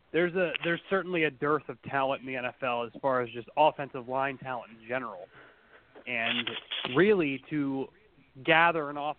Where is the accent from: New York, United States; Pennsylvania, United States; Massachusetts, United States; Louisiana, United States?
Pennsylvania, United States; Lancaster; Lancaster, PA.